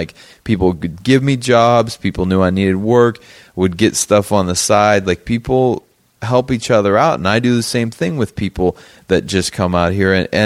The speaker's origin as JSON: {"language": "English", "town": "Pittsburgh", "region": "Pennsylvania", "country": "United States", "said": "Yeah, man. I'm from Pittsburgh"}